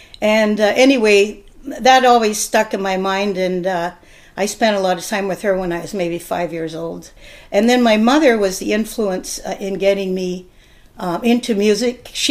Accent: Brodhagen, Ontario, Canada; also born or lived in Seaforth / Dublin; I grew up from 1 to 10 years old, or from baby to 10 years old, yep, in Dublin, Ontario, right on Number 8 Highway. And then from age 10 to 17, I grew up in Broadhagen.

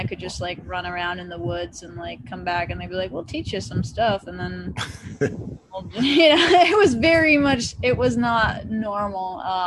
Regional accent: Massachusetts, United States; also born or lived in Connecticut; now in Nashville, United States; Well, I was born in Western Massachusetts, or actually in Connecticut.

